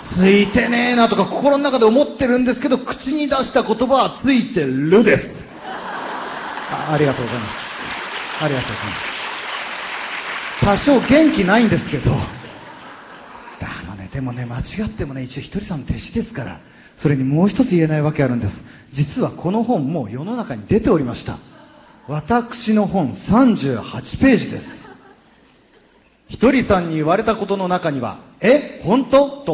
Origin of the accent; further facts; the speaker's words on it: Gifu, Japan; 私、岐阜なんですけど、岐阜の事務所にいる時に